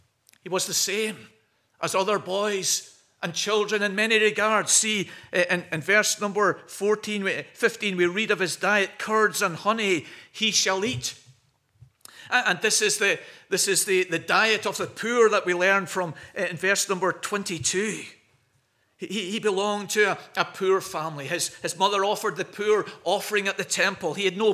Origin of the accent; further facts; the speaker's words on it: Perth, Scotland, United Kingdom; I grew up in Perth.